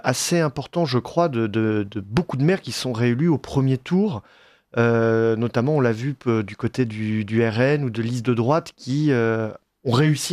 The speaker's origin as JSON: {"language": "French", "region": "Bourgogne-Franche-Comté", "country": "France", "said": "Je sais que chez moi, en Saône-et-Loire, il y a des villes de 10 000 habitants, de 15 000 habitants"}